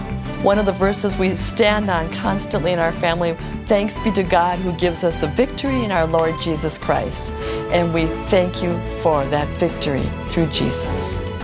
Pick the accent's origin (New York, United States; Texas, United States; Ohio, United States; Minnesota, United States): Minnesota, United States; Hastings; I'm from Hastings, Minnesota.